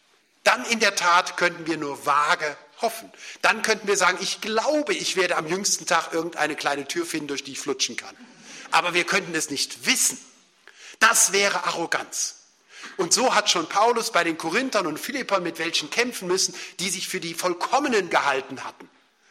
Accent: Cologne, North Rhine-Westphalia, Germany; born there; geboren bin ich ja in Köln

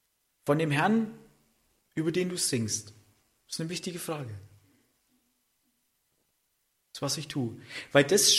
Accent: Friedrichshafen, Baden-Württemberg, Germany; ich komme ja aus Friedrichshafen, die Stadt Rüstungsindustrie.

